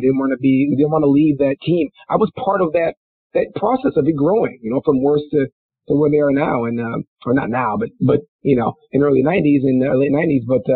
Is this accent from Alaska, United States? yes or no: no; Minnesota, United States; It's cold. I'm from Minnesota. I went to Notre Dame.